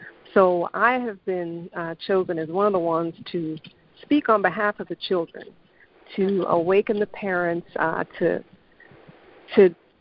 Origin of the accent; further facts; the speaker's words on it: Dallas, Texas, United States; Born and raised in Dallas, Texas.